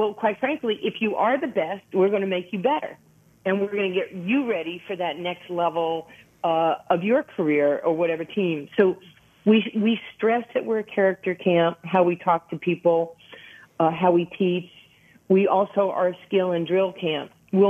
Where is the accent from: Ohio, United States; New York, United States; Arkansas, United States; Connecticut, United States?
New York, United States; I was a poor kid from a one parent family growing up in New York. We had no heat, no electricity, no food.